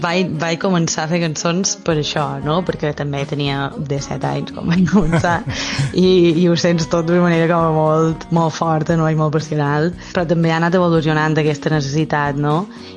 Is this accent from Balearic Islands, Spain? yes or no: yes; Balearic Islands, Spain; Tots, vull dir, mallorquins tenim... Vull dir, tots que van compartint una miqueta segons quines traces d'escriure, no?, perquè jo crec que és el paisatge on t'has criat i has viscut tant d'anys